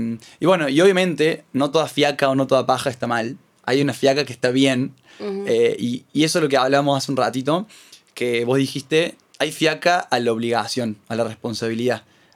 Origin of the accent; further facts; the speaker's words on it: Córdoba, Argentina; Bueno, soy de Córdoba, claramente.